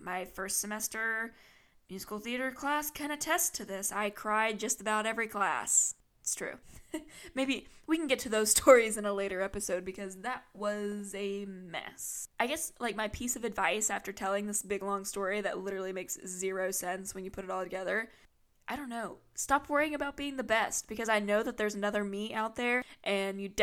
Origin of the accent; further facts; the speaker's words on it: West Virginia, United States; Sorry, not sorry. I'm from West Virginia. I can't say anything. My state's fucking boring too.